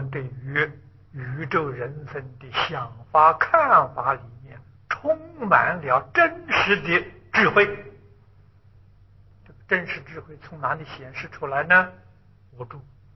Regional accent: China; 快刀利斧是比喻，我们中国人常讲啊，快刀斩乱麻了

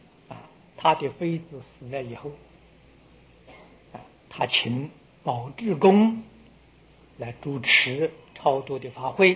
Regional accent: China; 现在堕落在畜生道，啊，在当神，我们中国人讲龙王，这个鄱阳湖的龙王

